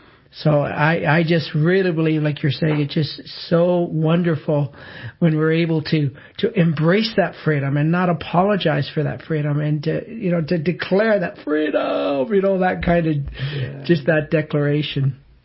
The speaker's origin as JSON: {"language": "English", "country": "Canada", "said": "Pardon, I'm the Canadian"}